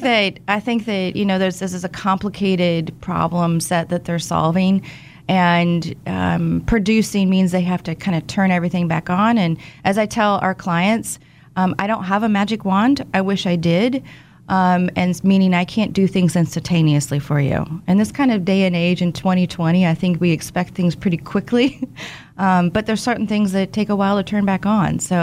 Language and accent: English; Wichita, Kansas, United States; I'm from Wichita.